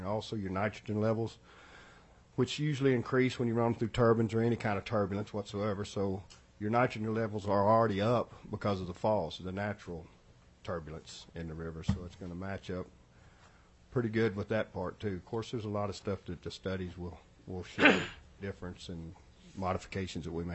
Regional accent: Tennessee, United States; now in Dillingham, United States; If you haven't picked up, I'm from Tennessee originally

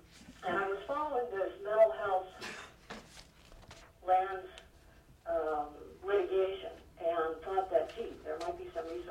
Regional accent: Anchorage, Alaska, United States; I was born and raised in Anchorage. My family is from the village of Kinnick.

